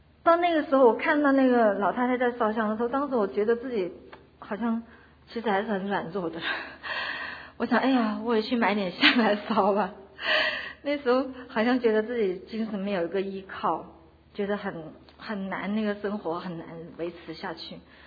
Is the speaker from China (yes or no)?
yes; Guilin, Guangxi, China; moved away as an adult; now in United States; 我和我先生都是来自大陆桂林，来美国呢有两年多了，